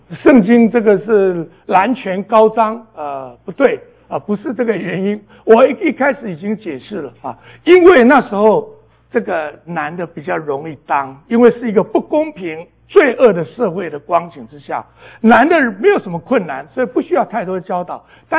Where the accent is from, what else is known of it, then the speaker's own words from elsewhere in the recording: Taiwan; 我是台湾来的，我知道我被神改变了。